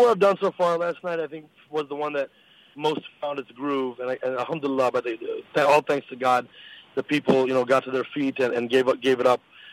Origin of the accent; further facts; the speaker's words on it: United States; So when I said that a moment ago, I was speaking as an American. I would say in our culture as Americans, we tend to be highly skeptical of conspiracy theorists.